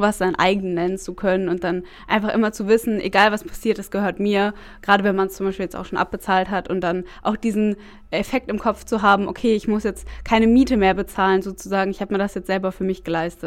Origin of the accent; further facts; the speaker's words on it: Germany; Und es ist auch so eine Investition, in die man als Deutsche irgendwie vertraut und wo man sich dann auch sicher fühlt.